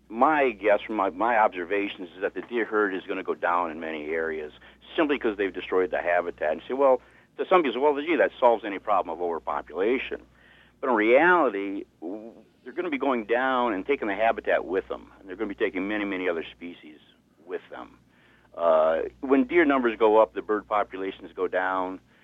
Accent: Michigan, United States; From my experience, I grew up in northern Michigan. I grew up near Alpena.

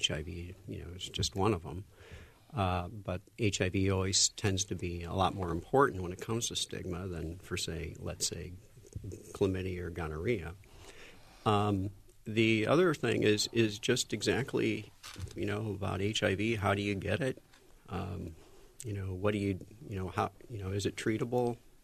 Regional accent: Iowa, United States; born there; And, I'm an Iowan. I was born in Iowa. I moved away, came back.

